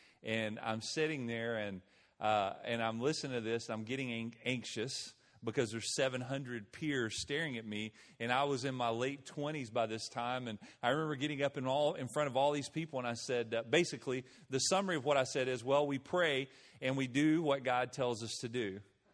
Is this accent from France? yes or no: no; Alabama, United States; I grew up just over the mountain here. I grew up in just outside of Aniana, Alabama. And this is home for me.